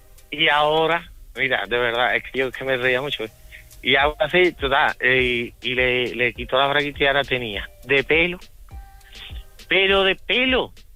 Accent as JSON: {"language": "Spanish", "town": "Seville", "region": "Andalusia", "country": "Spain"}